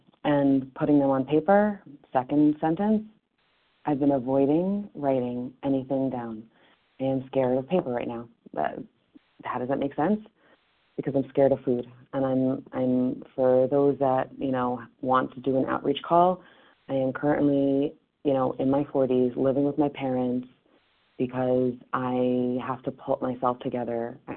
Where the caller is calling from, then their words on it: New York, United States; I'm calling from New York. I'm on the list in Connecticut.